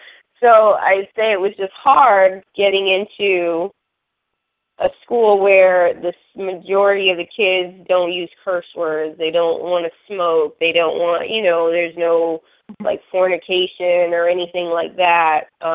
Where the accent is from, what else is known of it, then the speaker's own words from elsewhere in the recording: United States; I was a minority, and I mean, I'm African American now, so I'm a minority in the U.S.